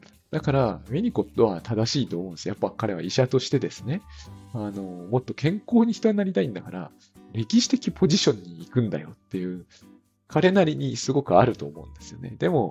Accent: Saitama, Japan; 私、埼玉県の人間なんで、やっぱり、友達もみんな池袋に集合っていうのが常識

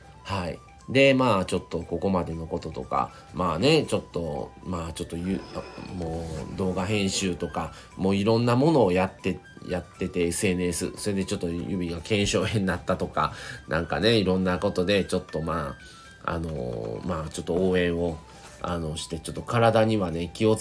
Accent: Kobe, Hyogo, Japan; also born or lived in Otsu; 母方の方の実家が大津なので、で僕もそこで生まれたので、育ちはね神戸なんですけど生まれが大津なので

